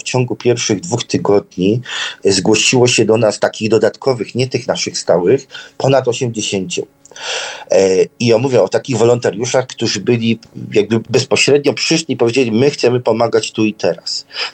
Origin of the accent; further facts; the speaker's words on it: Pomeranian Voivodeship, Poland; No, u nas na Kaszubach ludzie nie zawiedli.